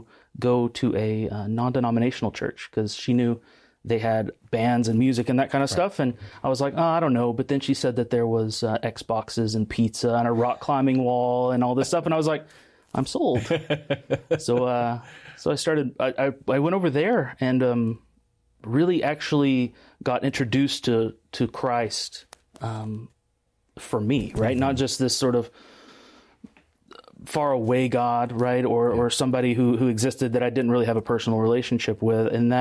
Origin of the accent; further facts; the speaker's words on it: Madisonville, Tennessee, United States; I'm originally from Southeast Tennessee, rural area, Madisonville, Tennessee, that sort of area.